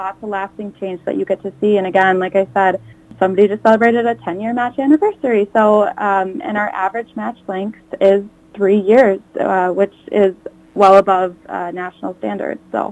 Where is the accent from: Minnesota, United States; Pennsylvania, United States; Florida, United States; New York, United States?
Minnesota, United States; Prior Lake; I am from Prior Lake, and so I just felt like it was time for me to come back to the cities.